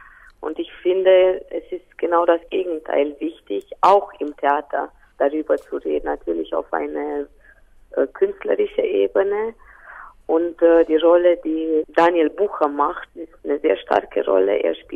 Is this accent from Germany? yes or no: no; Biertan, Sibiu County, Romania; also born or lived in Bucharest; Ich komme ja aus Hermannstadt, also ich habe meine Kindheit in Birtheln verbracht und dann habe ich in Hermannstadt studiert und dann später in Bukarest.